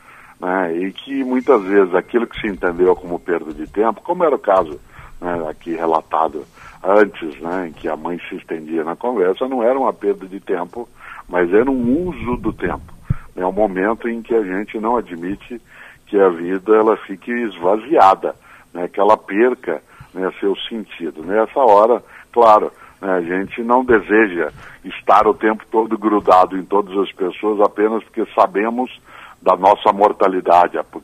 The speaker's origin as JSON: {"language": "Portuguese", "region": "Paraná", "country": "Brazil", "moved": "yes", "lives_now": "São Paulo, Brazil", "said": "eu sou paranaense, mas eu moro em São Paulo há 53 anos, na capital paulista"}